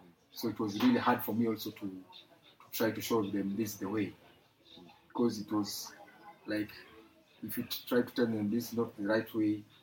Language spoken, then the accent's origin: English; Kenya; English is a second language; Me, my tribes, I'm from Luo.